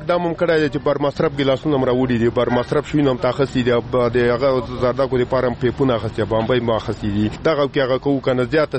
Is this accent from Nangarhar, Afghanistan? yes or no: yes; Nangarhar, Afghanistan; moved away; مونږ د ننګرهار ولایت اوسېدونکي یو. په ننګرهار کې بیا د تورې بوړي اوسېدونکي یو.